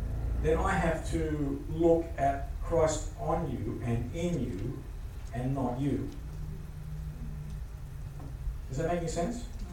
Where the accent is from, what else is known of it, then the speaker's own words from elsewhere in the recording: Australia; If I said, g'day, mate, they would have known, well, I'm an Aussie, right?